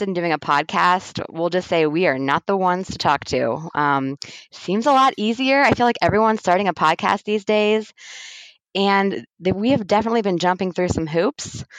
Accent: Columbus, Ohio, United States; So I live in Ohio, Columbus, Ohio, and I am from Columbus, Ohio. That's so boring.

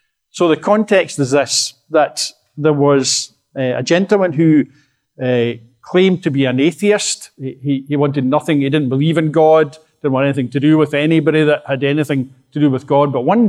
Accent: Ayr, Scotland, United Kingdom; I come from Ayr and worship at a church down in Ayr, a place called Riverside these days.

